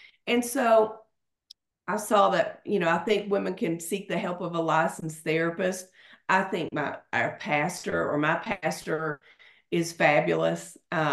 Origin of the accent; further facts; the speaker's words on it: Kentucky, United States; you're from Kentucky, I'm from Kentucky.